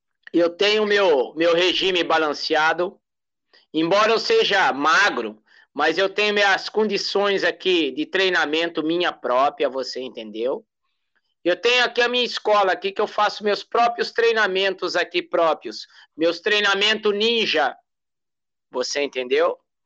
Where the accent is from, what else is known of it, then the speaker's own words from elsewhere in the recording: São Paulo, Brazil; sou de São Paulo. Eu moro em São Paulo agora. Aliás, eu tô dentro de um cemitério em São Paulo. Eu não moro mais no interior de São Paulo.